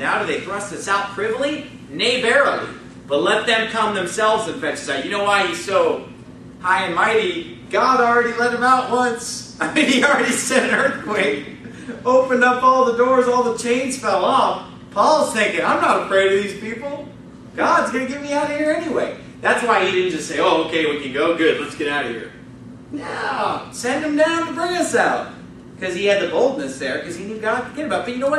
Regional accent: California, United States

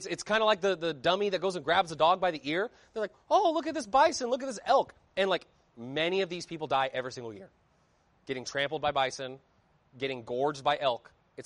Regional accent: Northwest, United States; You know, I grew up in the Northwest

